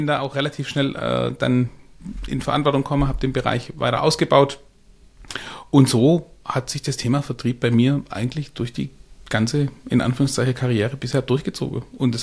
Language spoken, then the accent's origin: German; Baden-Württemberg, Germany; Also ich komme aus Süddeutschland. Das kann ich auch nur sehr schwer verbergen. Also ich bin nördlich von Heilbronn, also ganz grob Weinsberger Kreuz, nahe an Hohenlohe, aber noch im Landkreis Heilbronn.